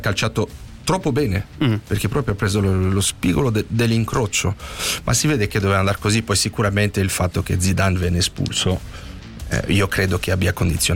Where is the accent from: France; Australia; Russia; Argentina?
France; Italian is a second language; non ho mai rinnegato le mie origini, perché sono francese, fiero di esserlo, però calcisticamente, obiettivamente, sono più italiano che francese